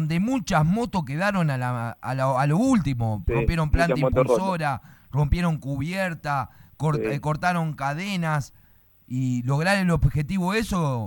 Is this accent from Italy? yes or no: no; Fuentes, Santa Fe, Argentina; Todos te bautizamos como negro en el pueblo, mi pueblo Fuentes, donde es tan lindo correr en casa